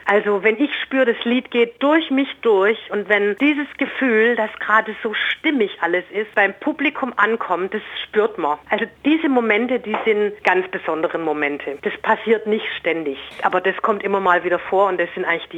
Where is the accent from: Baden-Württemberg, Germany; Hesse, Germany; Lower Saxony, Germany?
Baden-Württemberg, Germany; Heilbronn; Also ich komme aus Heilbronn